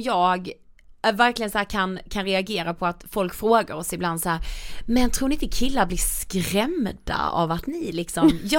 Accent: Karlshamn, Blekinge, Sweden; Jag tänkte, för vi är från Karlshamn.

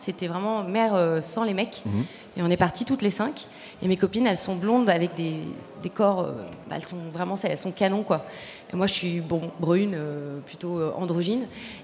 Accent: France; moi je suis argentine, j'ai grandi en France.

